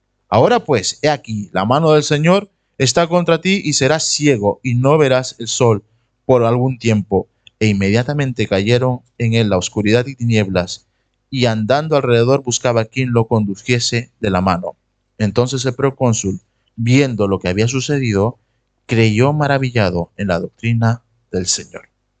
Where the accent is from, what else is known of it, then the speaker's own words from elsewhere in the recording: Peru; yo soy de Perú, vengo de una iglesia, una cadena de iglesias que fue evangelizada en Perú